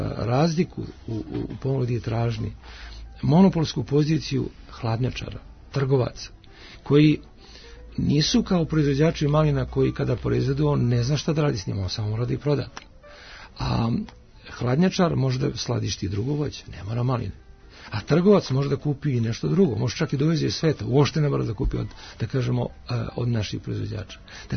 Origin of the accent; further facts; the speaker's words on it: Zlatibor District, Serbia; Ja sam poreklom sa Zlatibora i gledam kako tamo stvari stoje.